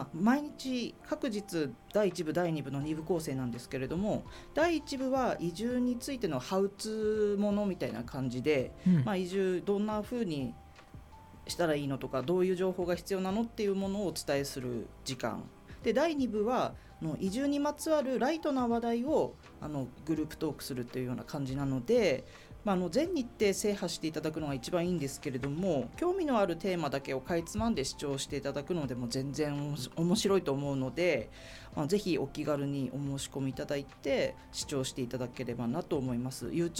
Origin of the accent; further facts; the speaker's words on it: Hokkaido, Japan; now in Kuriyama, Japan; 出身はオホーツク海沿岸の大牟町っていうところなんですけど、皆さんご存知ですかねって言ったら失礼ですけど、はい、そのあたりから来ております。